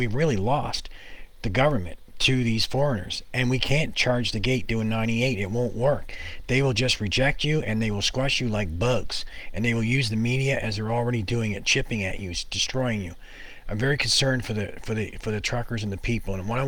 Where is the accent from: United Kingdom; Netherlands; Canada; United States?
Canada; we're thinking here about the Ottawa situation as a Canadian.